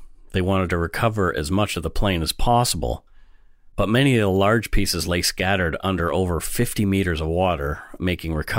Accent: Bridgewater, Nova Scotia, Canada; in my hometown in Bridgewater, only 40 minutes down the road from Peggy's Cove.

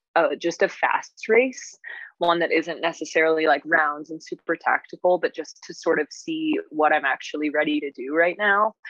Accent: United States; And as an American, there's just so much competition.

